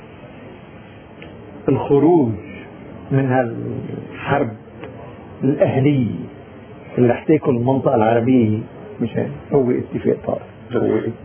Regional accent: Lebanon; انا عندي اعتراض اضافي انا ضد فيما يتعلق فينا كلبنانيين كمسيحيين لبنانيين هاي منطقة الحميات انا بعتبره مهم.

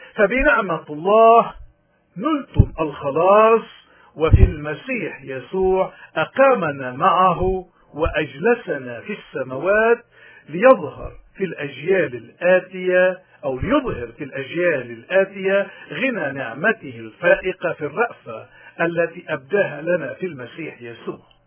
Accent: Lebanon; واللي بالواقع نحن بحاجة إلى اليوم لمفهومة لروحيتها كلبنانيين

